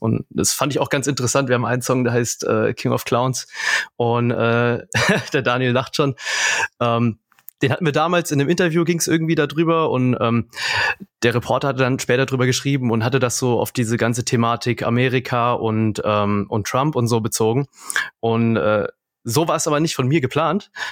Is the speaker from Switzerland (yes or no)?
no; Kassel, Hesse, Germany; Also ich komme aus Kassel, ich wohne in Kassel